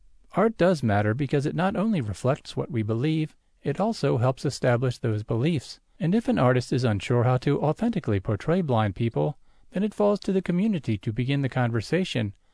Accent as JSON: {"language": "English", "town": "San Jose", "region": "California", "country": "United States", "tie": "born or raised there", "said": "I grew up in San Jose, California, and we would often travel to Oakland or San Francisco"}